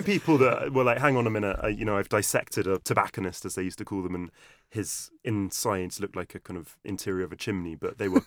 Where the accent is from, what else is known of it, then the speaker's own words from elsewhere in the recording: Amersham, South East England, United Kingdom; I grew up just outside London, at the end of the Metropolitan Line, at a place called Amersham.